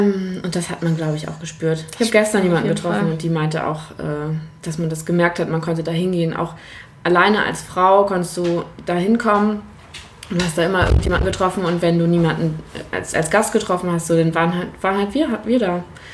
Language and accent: German; Lübeck, Schleswig-Holstein, Germany; also born or lived in Berlin; Ich habe 9 Jahre in Berlin gelebt, bin jetzt wieder zurück in meiner Heimat Lübeck.